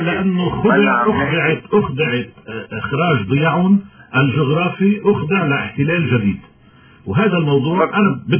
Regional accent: Lebanon; انا كلبناني مفترض

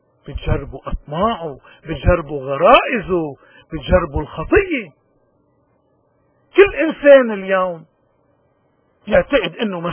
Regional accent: Lebanon; ونحن كلبنانيين من وقت من وجد التاريخ موجودين، ولأنه عنا هالثقافة هيدي بعدنا موجودين، ولأنه عنا هيدي الثقافة أرضنا مقدسة

